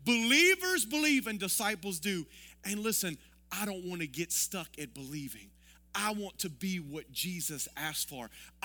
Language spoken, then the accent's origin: English; the South, United States; born there; So I'm Christian because I was born in the South.